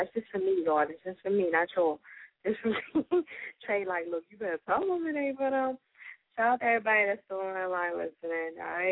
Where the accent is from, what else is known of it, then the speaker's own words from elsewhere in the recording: New Jersey, United States; You know what? I'm from Jersey. That's all I'm gonna blame it on.